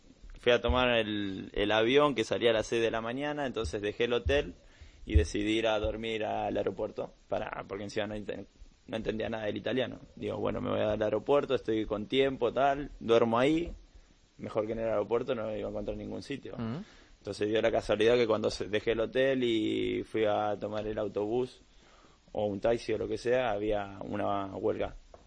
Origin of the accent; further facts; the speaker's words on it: Argentina; Soy argentino y tengo doble ciudadanía.